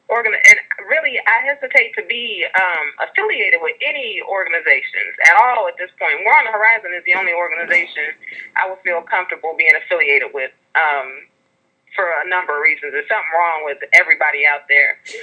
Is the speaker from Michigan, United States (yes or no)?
yes; Detroit, Michigan, United States; and it's not just because I'm from Detroit either.